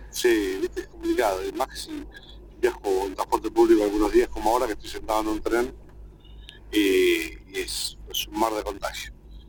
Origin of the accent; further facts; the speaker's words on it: Carlos Tejedor, Buenos Aires Province, Argentina; Sí, cuando vivía en mi pueblo, soy de Carlos Tejedor